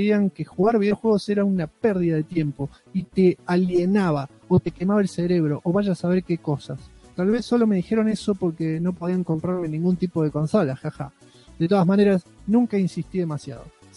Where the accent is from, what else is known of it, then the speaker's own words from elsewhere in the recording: Mar del Plata, Buenos Aires Province, Argentina; soy de Mar del Plata